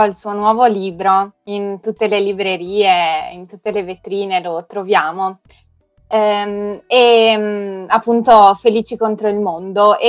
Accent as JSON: {"language": "Italian", "town": "Udine", "region": "Friuli-Venezia Giulia", "country": "Italy", "said": "ho 16 anni e sono di Udine"}